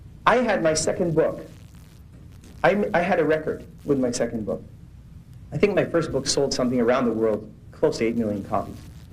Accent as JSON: {"language": "English", "country": "Israel", "tie": "born or raised there", "also_born_or_lived": "Edmonton", "said": "I was born in Canada, in Edmonton, Alberta. I grew up in Israel because my mother was born in Jerusalem. And my father was born in Canada. And he came to Israel to fight in 48. And I was born in 49."}